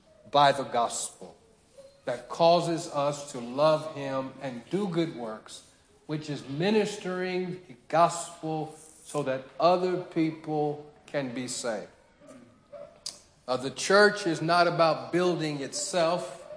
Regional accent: United States; I'm from America, but that's not as to what's important.

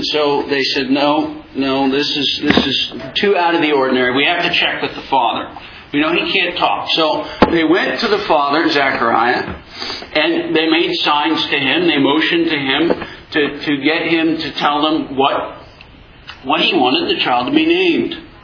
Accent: Japan; I grew up in Japan

